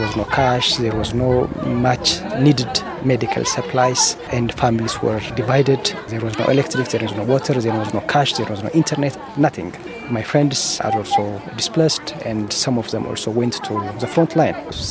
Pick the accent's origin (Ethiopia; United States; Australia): Ethiopia; Tigray; I was born and raised in Tigray.